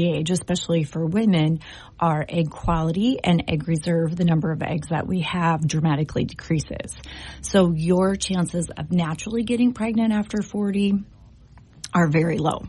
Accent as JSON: {"language": "English", "town": "Turtle Lake", "region": "North Dakota", "country": "United States", "moved": "as an adult", "said": "I'm from Turtle Lake. I went to college at Dickinson State and then went to PA school down in Virginia."}